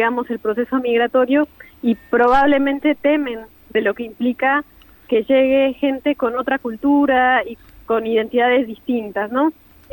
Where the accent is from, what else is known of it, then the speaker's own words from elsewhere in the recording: Montevideo, Uruguay; reivindicamos que ante todo somos montevideanas, ¿no?